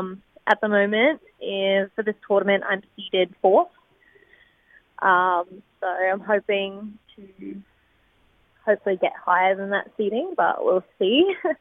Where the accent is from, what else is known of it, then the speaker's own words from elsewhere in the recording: Cairns, Queensland, Australia; Queensland, Cairns.